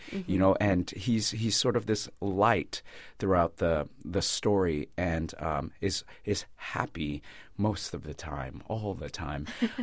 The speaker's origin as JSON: {"language": "English", "town": "Marysville", "region": "California", "country": "United States", "tie": "born or raised there", "also_born_or_lived": "Philippines", "said": "I grew up in, well, I was born in the Philippines, but my father's military, so we were stationed in Beale Air Force Base, and there's a town next to that called Marysville."}